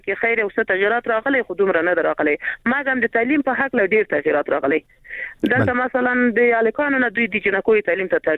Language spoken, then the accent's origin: Pashto; Paktia, Afghanistan; موږ بس ورسې د پکتیا نه